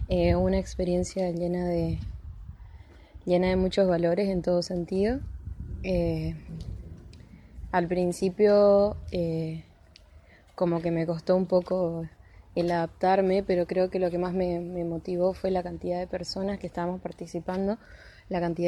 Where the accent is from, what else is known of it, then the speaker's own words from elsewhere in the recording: Corrientes, Argentina; tengo 20 años, soy de Corrientes